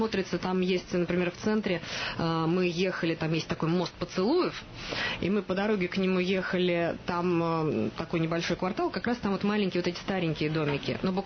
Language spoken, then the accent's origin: Russian; Moscow, Russia; вот я лично москвичка